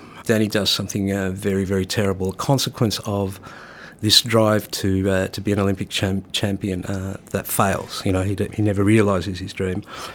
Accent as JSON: {"language": "English", "country": "Australia", "moved": "yes", "lives_now": "United Kingdom", "said": "away from Australia and here in the UK, I realised that there's also a sense of shame that you carry as an Australian"}